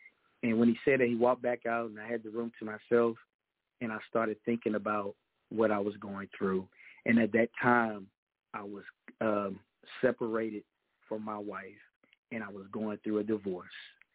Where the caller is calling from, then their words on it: Texas, United States; I am calling from the Lone Star State, Texas, the greatest state in the United States on this mainland.